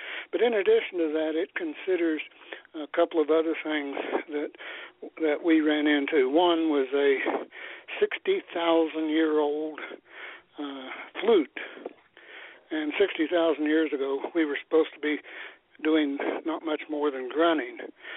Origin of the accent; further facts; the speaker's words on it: Kentucky, United States; I'm from Kentucky, but like a lot near the state of Missouri